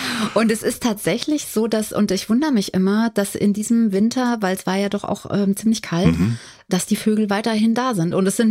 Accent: Limburg, Hesse, Germany; Ich bin ja in Limburg aufgewachsen und das ist ja fast Dorf gefühlt jetzt, also zu Berlin sowieso.

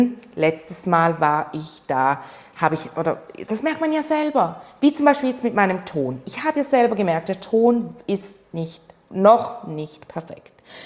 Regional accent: Switzerland; Bei uns in der Schweiz ist ja eine 4 genügend.

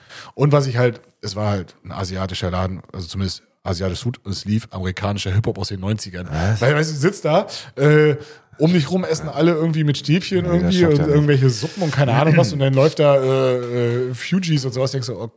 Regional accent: East Germany, Germany; ich bin halt in der Platte groß geworden, ne, ostdeutsche Platte, alles Plattenbauten. Sozial war da halt auch viel, ne, viel Leute, die nicht so viel Geld hatten und wir hatten auch so ein Asylantenheim nebenan.

